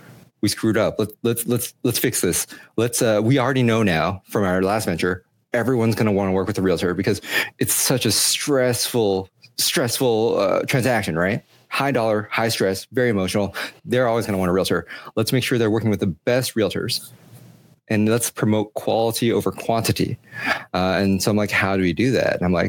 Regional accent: Virginia, United States; But no, I'm from Northern Virginia, and most people think we're West Coast because we're technology.

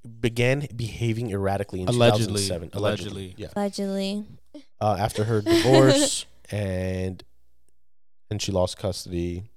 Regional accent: New Jersey, United States; I remember growing up in New Jersey, we went through a heat wave one year

